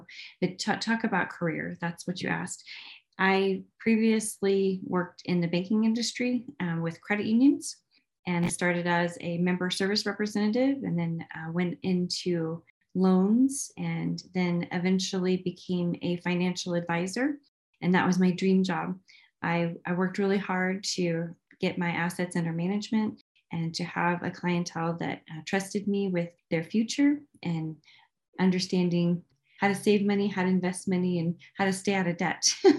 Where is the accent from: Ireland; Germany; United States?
United States; Indiana; So I mean, I grew up in Indiana and I'm a product of the public education system.